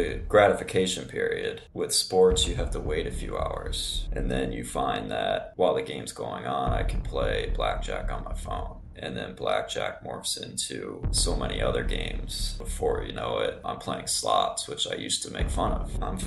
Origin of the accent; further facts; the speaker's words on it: Buffalo, New York, United States; now in Philadelphia, United States; and I grew up in Buffalo, New York, but I'm now in Philadelphia, PA